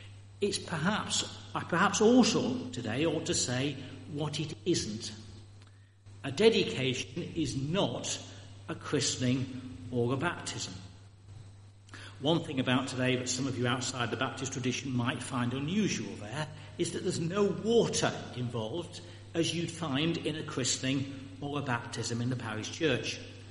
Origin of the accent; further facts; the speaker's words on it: Yorkshire and the Humber, United Kingdom; if you can tell I'm from Yorkshire, good